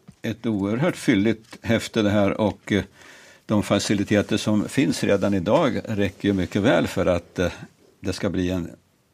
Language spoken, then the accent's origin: Swedish; Gävle, Gävleborg County, Sweden; vi är väl många Gävlebor som har varit där och tittat på fängelsemuseet